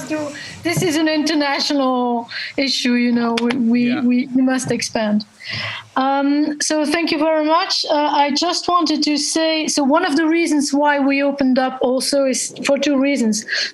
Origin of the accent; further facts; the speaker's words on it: Belgium; I'm a journalist. I'm from Belgium.